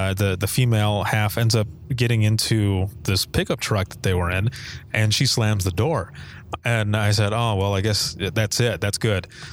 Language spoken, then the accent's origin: English; Indiana, United States; I said, I'm from Indiana, but I have cross streets.